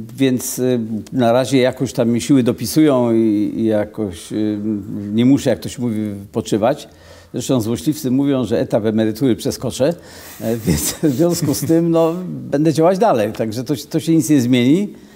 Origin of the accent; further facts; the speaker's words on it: Poznań, Greater Poland Voivodeship, Poland; Znaczy ja w ogóle jestem takim poznaniakiem z dziada pradziada